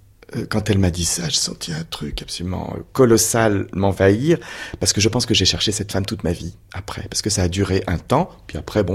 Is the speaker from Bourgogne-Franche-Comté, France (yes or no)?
no; Brest, Brittany, France; born there; l'hôpital Morvan où je suis né à Brest.